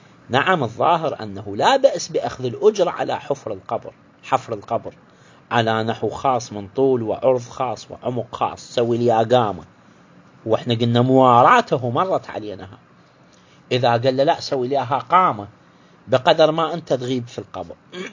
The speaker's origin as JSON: {"language": "Arabic", "country": "Iraq", "said": "الغنم والبقر وغيره عندنا بالعراق يسموه الحلال"}